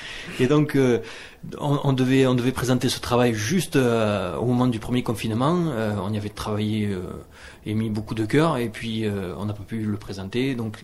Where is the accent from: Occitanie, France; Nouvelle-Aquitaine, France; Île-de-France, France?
Occitanie, France; Pézenas; born there; Moi, je suis né à Pézenas, ouais.